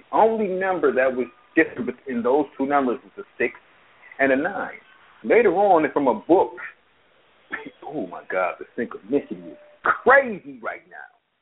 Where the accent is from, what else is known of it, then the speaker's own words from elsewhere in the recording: Detroit, Michigan, United States; moved away; also born or lived in Texas; I'm born and raised in Detroit, but I've been gone from Detroit.